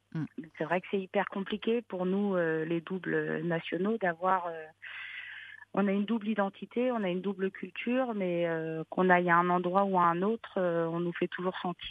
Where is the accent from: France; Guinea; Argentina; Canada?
France; born there; c'est le pays de mes parents. Donc moi je suis née en France, mais j'ai toujours pris l'habitude de venir au Maroc plusieurs fois par an. Et j'ai toute ma famille là-bas et puis c'est mes racines.